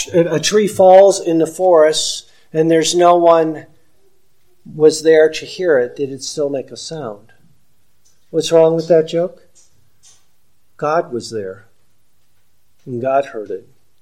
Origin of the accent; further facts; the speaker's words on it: Michigan, United States; I remember when I grew up in Michigan and I would go out and lay on the grass